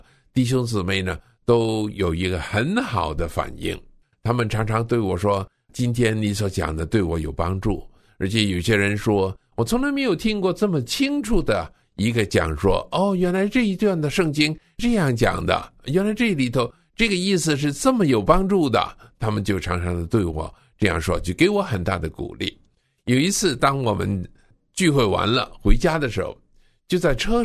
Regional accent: China

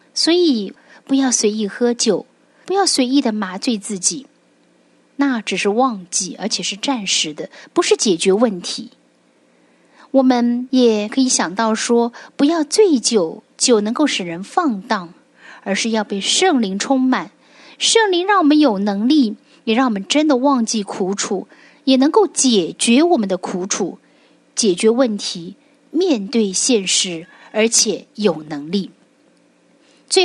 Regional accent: China; 借酒消愁，我们中国人常常说是更愁。

